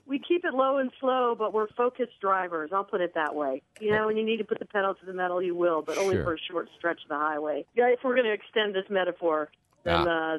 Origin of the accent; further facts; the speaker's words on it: Georgia, United States; also born or lived in Connecticut; And I was born in Connecticut, but moved to Georgia with my family when I was a little girl. My parents are from Ohio, so mm-hmm. I don't have an accent or anything really